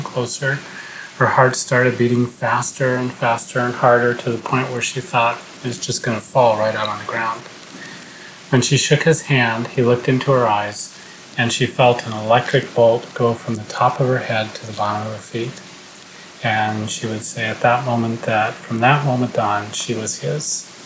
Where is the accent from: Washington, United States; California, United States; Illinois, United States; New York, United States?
Washington, United States; Seattle; I'm from Seattle, Washington